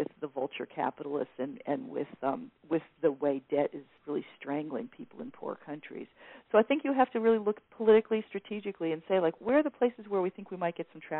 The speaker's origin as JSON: {"language": "English", "town": "San Diego", "region": "California", "country": "United States", "tie": "born or raised there", "said": "I grew up in San Diego, where all this beautiful open land was kind of constantly being taken over by these development companies"}